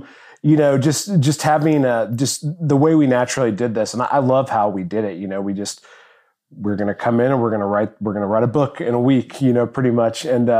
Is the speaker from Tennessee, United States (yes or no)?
yes; Nashville, Tennessee, United States; from Nashville, Tennessee.